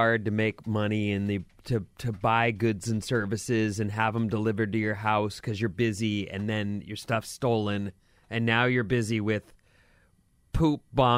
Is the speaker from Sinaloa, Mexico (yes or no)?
yes; Mazatlan, Sinaloa, Mexico; I grew up in Mazatlan. Mazatlan, Sinaloa, and recognize all the names.